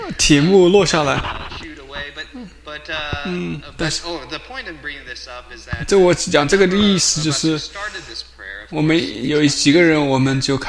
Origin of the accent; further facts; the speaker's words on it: California, United States; now in Irvine, United States; 我在加州长大，我在教会生活长大，我在那边上学